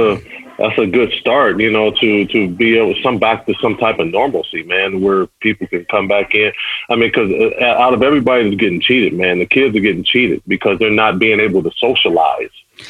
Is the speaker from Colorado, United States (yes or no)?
no; Pasadena, California, United States; also born or lived in Glendora / La Verne; now in Las Vegas, United States; Oh, yeah. You know, Pasadena boy, went to Glendora High. Yeah, you know, family moved to Laverne before moving to Vegas. My brother's still in Upland.